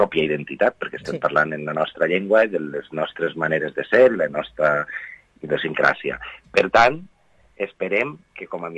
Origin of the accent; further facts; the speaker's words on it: Vila-real, Valencian Community, Spain; jo soc de poble, a mi se m'omple la boca dient que soc de Vila-real, que per més gran ciutat o xicoteta ciutat que som, no deixem de ser un poble